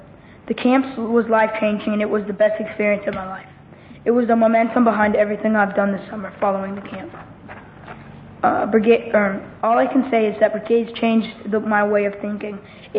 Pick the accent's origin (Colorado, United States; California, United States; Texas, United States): Texas, United States; LaGrange; I'm 13 years old. I'm from LaGrange, Texas.